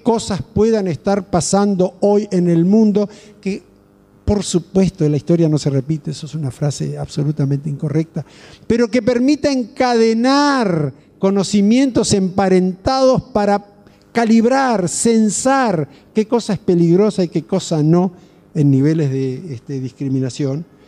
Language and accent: Spanish; Uruguay; lamentablemente hablo como uruguayo, con dolor no se